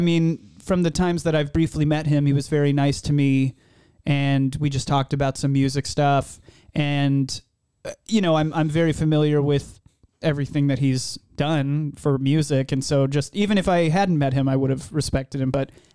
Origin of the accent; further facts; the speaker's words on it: Arlington, Texas, United States; now in Los Angeles, United States; No, I grew up in Arlington, Texas.